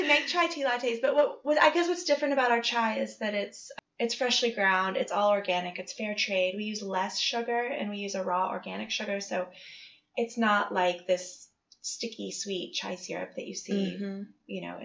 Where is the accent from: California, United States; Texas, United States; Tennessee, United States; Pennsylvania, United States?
Tennessee, United States; Nashville; also born or lived in Alaska; I was from Nashville and then went to college on the East Coast and ended up getting the travel bug